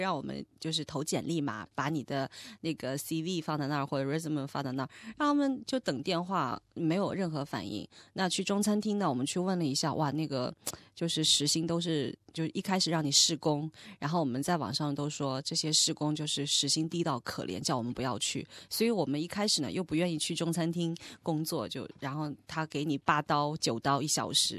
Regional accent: Zhoushan, Zhejiang, China; 因为我家是舟山，我们舟山很多岛

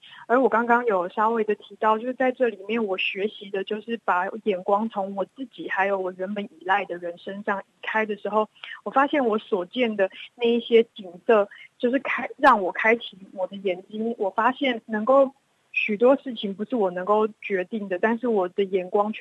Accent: Taiwan; 我是从台湾来的，我是一个专职的视觉艺术工作者，然后我主要是画画。

